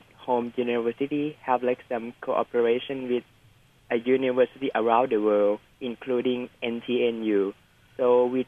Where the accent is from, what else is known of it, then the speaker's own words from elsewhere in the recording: Thailand; English is a second language; now in Taiwan; I come from Thailand, and I study at Chulalongkorn University, majoring in Chinese language. But now I'm exchanging at NTNU, which is called Shida in Mandarin